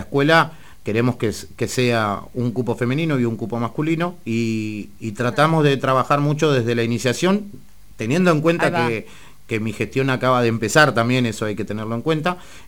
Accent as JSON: {"language": "Spanish", "town": "Carmen de Patagones", "region": "Buenos Aires Province", "country": "Argentina", "said": "Nosotros somos Carmen de Patagones, que tenemos la suerte de estar en la vera, pero del otro lado."}